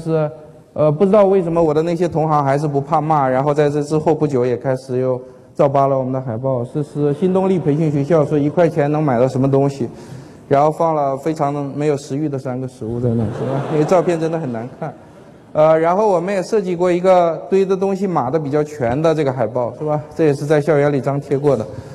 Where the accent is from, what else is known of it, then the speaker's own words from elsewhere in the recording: China; 毕竟我们都是中国人